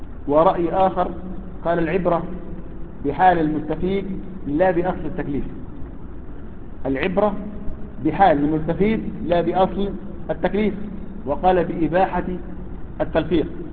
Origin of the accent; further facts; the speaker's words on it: Egypt; رغم ان احنا مصريين يعني